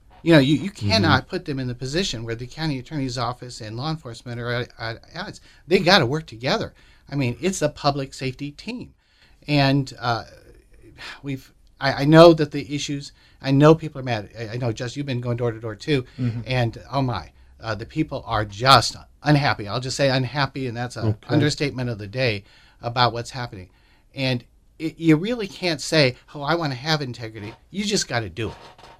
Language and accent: English; Fremont, United States; I promised my wife 30 years ago, she moved to my hometown of Fremont, that she could live in a place where she could be safer in her own home